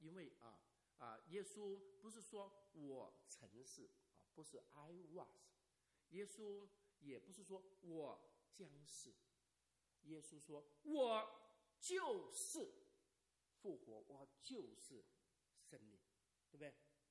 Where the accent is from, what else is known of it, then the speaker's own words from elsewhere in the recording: China; 可能我们中国人看不太懂